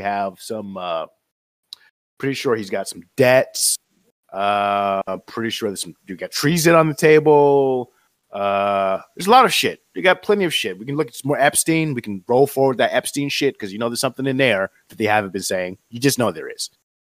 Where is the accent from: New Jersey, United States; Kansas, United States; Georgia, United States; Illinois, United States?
New Jersey, United States; also born or lived in New York; We grew up in New Jersey, New York, during the time of 9/11